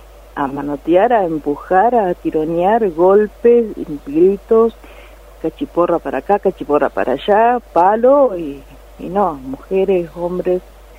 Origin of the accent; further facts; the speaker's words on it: Argentina; ¿Quién defiende nuestro derecho como ciudadano y como argentino?